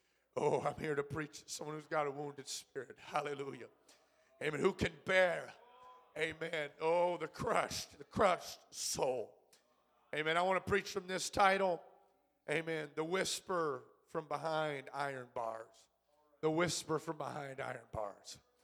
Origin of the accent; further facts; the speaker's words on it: North Dakota, United States; I grew up in North Dakota where we had peas just with water.